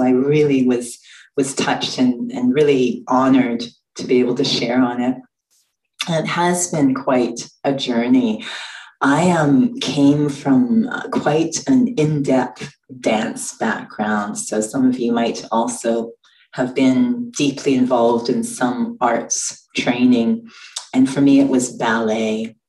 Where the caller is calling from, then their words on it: Calgary, Alberta, Canada; I am indeed coming from Canada, Western Canada, in Calgary.